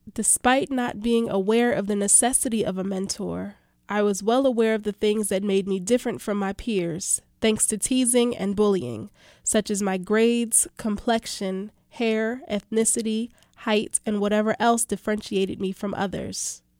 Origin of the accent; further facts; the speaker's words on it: Pleasantville, New Jersey, United States; Pleasantville, New Jersey.